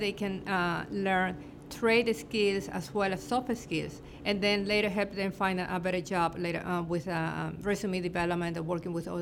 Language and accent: English; Venezuela; moved away as an adult; now in Arkansas, United States; I am originally from Venezuela, from the ocean side, and I moved to Arkansas in 1996 to go to college to get another degree.